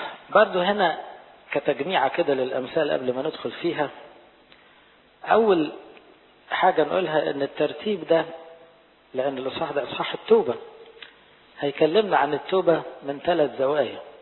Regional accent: Egypt; فلاحظوا احنا كمصريين برضو لما نقعد وناكل عيش وملح نحس ان احنا ايه؟ بقينا مع بعض عيلة.

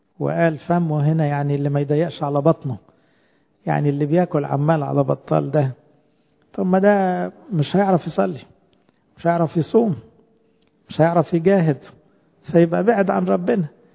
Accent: Egypt; لأنه على فكرة إحنا كشعب مصري يقال ان احنا بناكل على الاقل 3 أضعاف كمية السعرات اللي بنحتاجها

